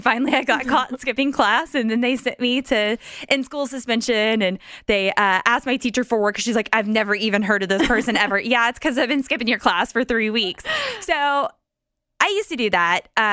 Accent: Georgia, United States; We're from Georgia.

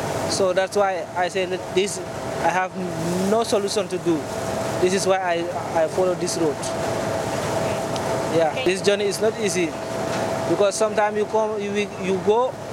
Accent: Gambia; I'm from Gambia.

